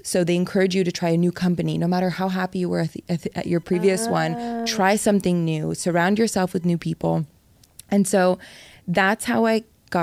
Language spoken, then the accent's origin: English; Miami, Florida, United States; So me speaking Portuguese and growing up in Miami, I spoke Spanish.